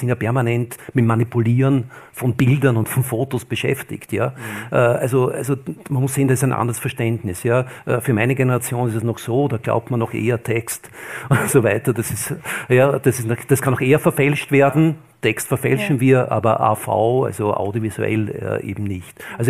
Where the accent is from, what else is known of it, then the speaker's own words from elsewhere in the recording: Austria; Das ist wiederum, ich bin in Österreich aufgewachsen, da hat man gewissermaßen noch geglaubt